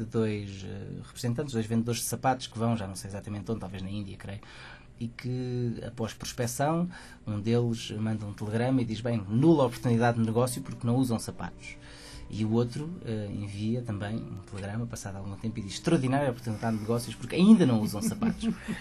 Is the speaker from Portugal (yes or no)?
yes; Portugal; é realmente uma questão, se calhar, de todos nós, enquanto portugueses, termos um bocadinho mais de orgulho